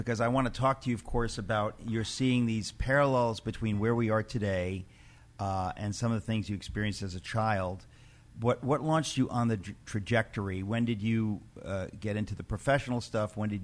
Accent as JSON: {"language": "English", "town": "New York City", "region": "New York", "country": "United States", "tie": "born or raised there", "also_born_or_lived": "Connecticut", "said": "I grew up in Jackson Heights, which was totally Jewish."}